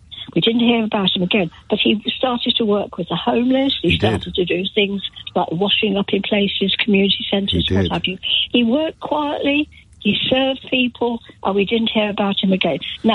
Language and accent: English; Morton Mole, West Midlands, United Kingdom; also born or lived in Eddington Spa; yes, I was born in Warwickshire, actually, in Eddington Spa. Yes. And I grew up in a little village called Morton Mole.